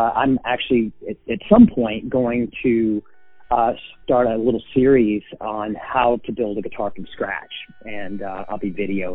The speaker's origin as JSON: {"language": "English", "region": "North Carolina", "country": "United States", "moved": "yes", "lives_now": "Los Angeles, United States", "said": "Well, I am originally from North Carolina. I moved to Los Angeles in 1998 to pursue music and guitar building."}